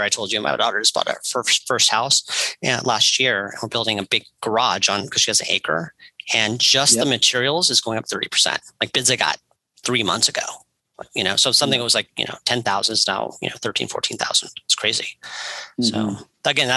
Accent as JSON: {"language": "English", "region": "California", "country": "United States", "said": "I mean, we're from California. We have fresh cash."}